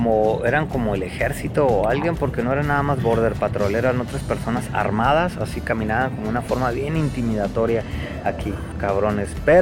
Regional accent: Mexico; lo estamos agarrando como buenos latinos y buenos mexicanos

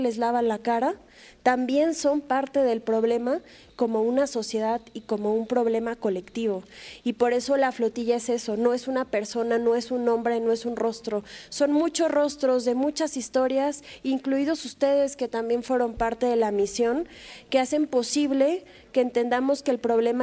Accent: Nayarit, Mexico; si bien soy mexicana, como ustedes también viví el sexenio de Felipe Calderón, yo en Nayarit, la frontera entre Sinaloa y Jalisco

